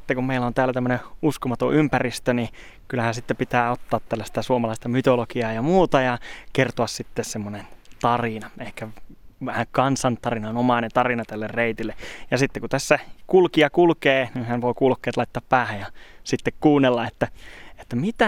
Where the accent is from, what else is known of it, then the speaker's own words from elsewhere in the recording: Rovaniemi, Lapland, Finland; vaikka mä oon rovaniemeläinen